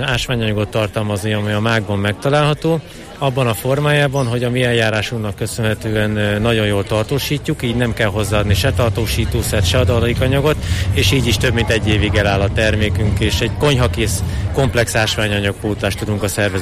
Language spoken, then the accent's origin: Hungarian; Miskolc, Borsod-Abaúj-Zemplén, Hungary; Mi miskolciak vagyunk egyébként